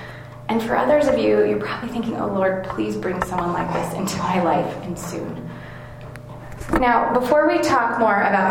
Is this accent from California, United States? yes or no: yes; California, United States; now in Durango, United States; Now, I grew up in California where people really aren't that friendly. You just kind of keep to yourself, and maybe if you're from California, you relate. But you find your friends and you kind of just stick with them. And so coming here to Durango